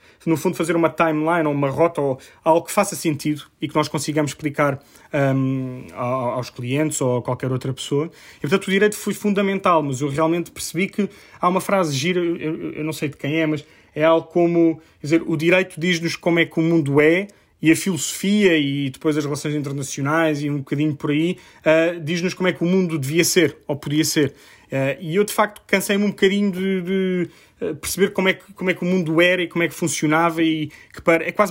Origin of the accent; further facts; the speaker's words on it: Portugal; moved away as an adult; also born or lived in Hungary / Germany; now in Brussels, Belgium; Eu tenho 27 anos, estou em Bruxelas há um ano e meio. Não é a primeira vez que saí de Portugal, digamos assim, fiz dois Erasmus antes disso, estive na Hungria, estive na Alemanha.